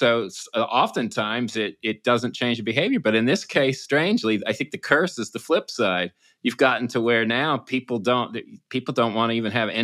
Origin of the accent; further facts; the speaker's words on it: Virginia, United States; I grew up in Virginia, and we still had enough of the kind of old Southern culture